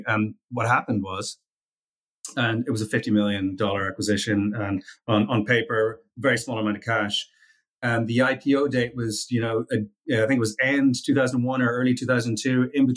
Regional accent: Ireland; also born or lived in Malaysia; I was born in Malaysia and raised in Ireland.

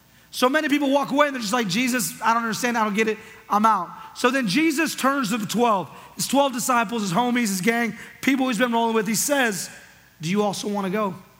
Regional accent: Oregon, United States; I was going to Oral Roberts University. I'm from Oregon. I went home.

